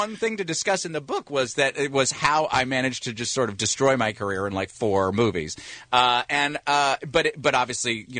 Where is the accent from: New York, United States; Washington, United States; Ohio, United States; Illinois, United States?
New York, United States; I'm from New York. Mm-hmm. This is how I am.